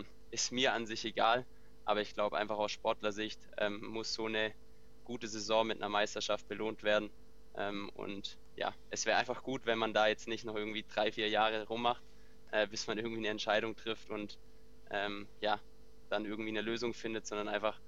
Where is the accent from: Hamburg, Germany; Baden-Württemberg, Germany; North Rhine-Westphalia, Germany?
Baden-Württemberg, Germany; Rot am See; bei meinem Heimatverein begonnen, in Rot am See, dort wo ich herkomme